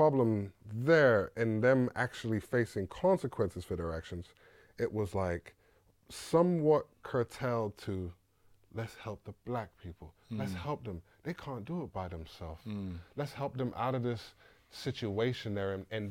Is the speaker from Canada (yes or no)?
no; London, United Kingdom; I grew up in London.